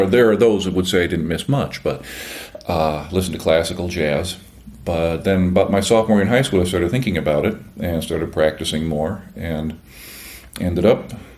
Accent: Chicago, Illinois, United States; You know, growing up in Chicago and being in the Chicago area and being a classical music nut, you got to think

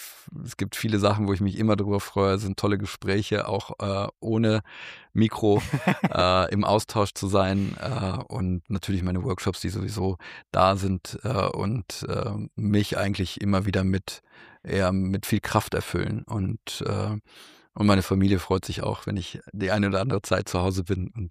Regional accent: Mönchengladbach, North Rhine-Westphalia, Germany; Mönchengladbach, meine Heimatstadt

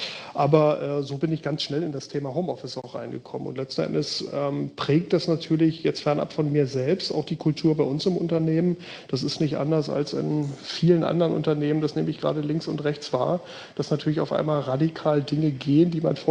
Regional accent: Berlin, Germany; born there; now in Bergedorf, Germany; dass ich natürlich als gebürtiger Berliner der Großstadt und diesen Großstadtflair von meinem ganzen Lifestyle her sehr, sehr nahestehe

